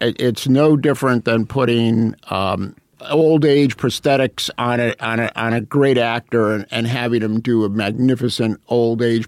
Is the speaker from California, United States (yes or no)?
yes; Santa Barbara, California, United States; I had a thing happen in my hometown of Santa Barbara.